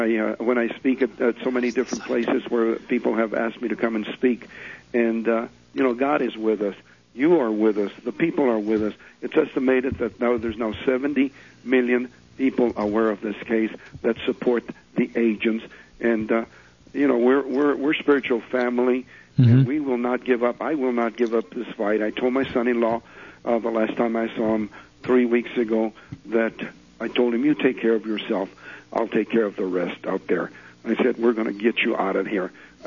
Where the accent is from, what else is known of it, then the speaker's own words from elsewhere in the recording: El Paso, Texas, United States; I was born here in El Paso, Texas. Right, my office is only 10 minutes from the border from Mexico. I've lived here all my life, 64, almost 65 years that I've lived here.